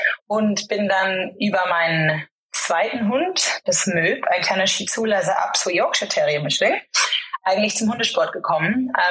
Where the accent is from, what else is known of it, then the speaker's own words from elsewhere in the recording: Munich, Bavaria, Germany; now in England; Ursprünglich komme ich aus Minger, aus dem wunderschönen Oberbayern.